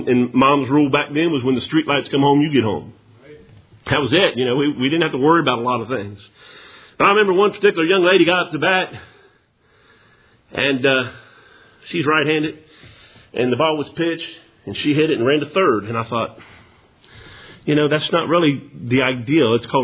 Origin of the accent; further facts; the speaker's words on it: Cincinnati, Ohio, United States; born there; I was born in 1968. It wasn't an accident. Listen, I was born in Cincinnati, Ohio.